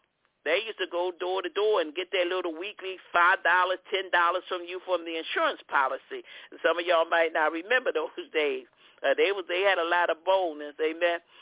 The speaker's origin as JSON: {"language": "English", "town": "Philadelphia", "region": "Pennsylvania", "country": "United States", "tie": "born or raised there", "said": "I was born in South Philadelphia, and then I was born there, conceived there, born there. Amen. My mother moved around a little bit, and then we lived the majority of our lives right there in North Philadelphia"}